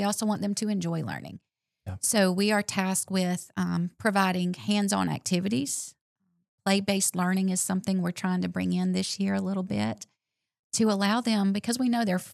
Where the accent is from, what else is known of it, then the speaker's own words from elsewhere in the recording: Sylacauga, Alabama, United States; I'm from Sylacauga. I'm a graduate of Sylacauga High School. Came through the school system, so this community has always meant a lot to me, and this is where I wanted to teach.